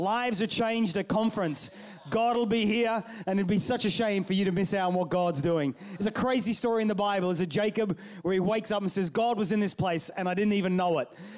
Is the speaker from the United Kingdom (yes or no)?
yes; England, United Kingdom; accent: Australian; I'm an Englishman with an Australian accent.